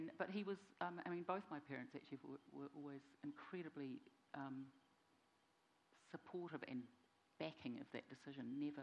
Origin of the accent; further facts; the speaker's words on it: Lower Hutt, Wellington, New Zealand; I grew up in Lower Hutt. I mean, that's where I spent most of my, all of my childhood, actually.